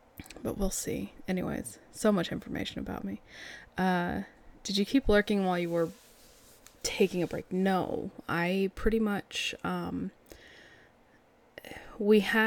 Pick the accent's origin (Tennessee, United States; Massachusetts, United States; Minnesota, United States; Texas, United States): Texas, United States; now in Midwest, United States; I'm not from California. I've answered this before. I'll take the love, but I am not Californian. I've been there a few times, but never lived there. Texan and now Midwestern, so mimbling.